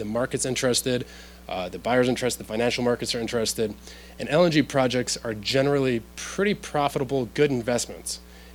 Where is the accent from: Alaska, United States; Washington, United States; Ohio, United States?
Alaska, United States; So I kind of consider the entire Kenai Peninsula my hometown, so this is a special treat.